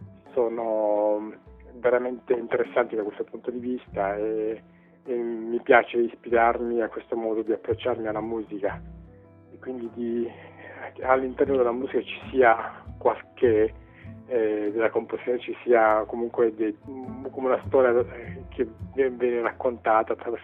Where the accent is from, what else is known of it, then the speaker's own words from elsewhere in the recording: Calabria, Italy; moved away as an adult; also born or lived in Bologna; now in London, United Kingdom; Io non sono bolognese di nascita, sono calabrese, ho approfittato del fatto che ero iscritto al DAMS